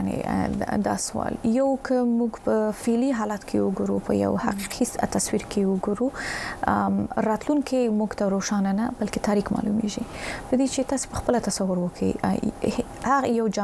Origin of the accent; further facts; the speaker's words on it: Afghanistan; زه په افغانستان کې پیدا شوم ما ملته خټه شوم تحصیل لپاره مې کې ترغلم